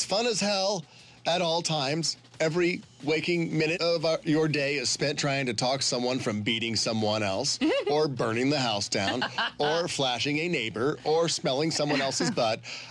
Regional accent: Indiana, United States; now in Calabasas, United States; because I grew up in Indiana, and I live out here in Calabasas, California, and so my kids are being raised completely different than how I was raised.

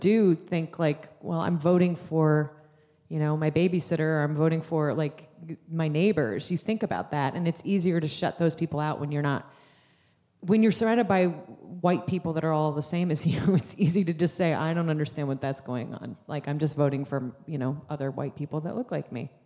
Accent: Ohio, United States; Oh, that's right, because I'm from Ohio, too.

